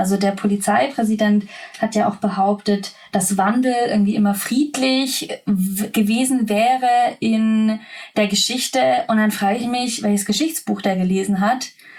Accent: Baden-Württemberg, Germany; also born or lived in Lower Bavaria; Ja, ich komme vom Dorf. Bin im Schwabeländle aufgewachsen, da habe ich auch noch anders geschwätzt. Bin dann zum Studieren in die niederbayerische Pampa gegangen

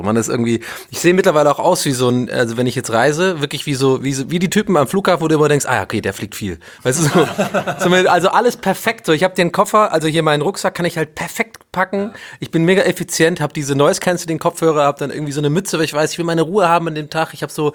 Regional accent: Baden-Württemberg, Germany; ich bin ja aus dem Schwabenland sozusagen

